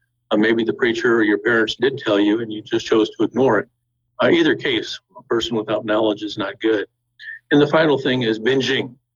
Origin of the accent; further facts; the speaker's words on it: Detroit, Michigan, United States; Growing up outside of Detroit, we learned French because of our proximity to Canada.